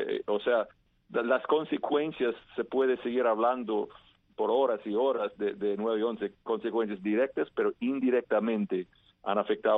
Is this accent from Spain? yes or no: no; United States; yo como norteamericano entendí